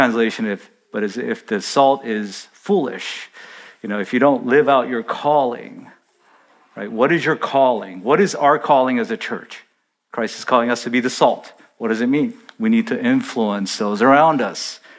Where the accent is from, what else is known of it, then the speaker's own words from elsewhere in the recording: South Korea; when I was growing up in Korea, they would just salt and dry fish all year